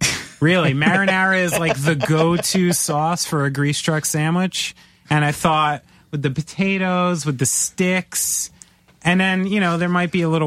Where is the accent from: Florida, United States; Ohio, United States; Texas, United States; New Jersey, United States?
New Jersey, United States; I'm a Jew from New Jersey.